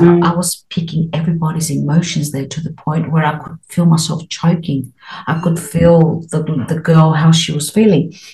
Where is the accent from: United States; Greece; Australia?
Australia; because I was born and brought up in Australia.